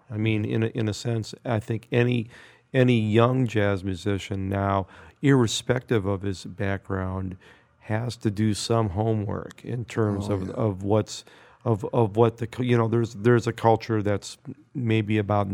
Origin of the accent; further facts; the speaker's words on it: Milwaukee, Wisconsin, United States; also born or lived in New York; We actually moved to upstate New York for a few years and then moved to Milwaukee when I was about 8, I think.